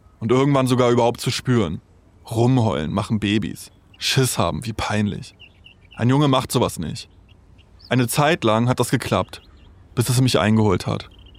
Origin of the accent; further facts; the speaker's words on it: Mecklenburg-Vorpommern, Germany; In dieser ersten Folge suche ich nach Antworten in meiner alten Heimat, in Mecklenburg-Vorpommern.